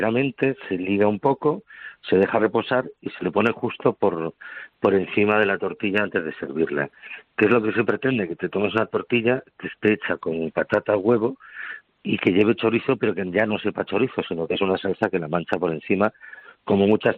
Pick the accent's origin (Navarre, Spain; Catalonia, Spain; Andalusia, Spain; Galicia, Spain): Galicia, Spain; A Coruña; yo me crié en Coruña